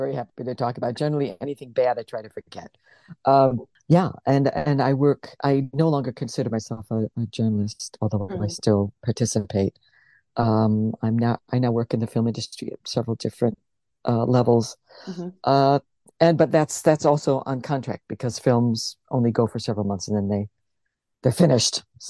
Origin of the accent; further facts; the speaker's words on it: United States; And I think the fact that I'm American means that I'm sort of outside the class business, which I think is rife in this country, pretty much.